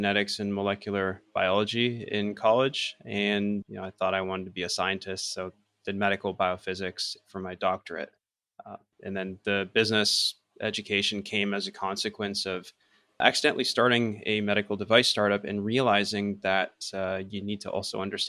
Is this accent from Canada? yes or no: yes; Ontario, Canada; also born or lived in Romania / South Korea; I was, raised in a small town 2 hours east of Toronto, did my undergrad in Toronto, graduate school in Toronto, MBA, almost Toronto, 2 hours west of Toronto in London, Ontario.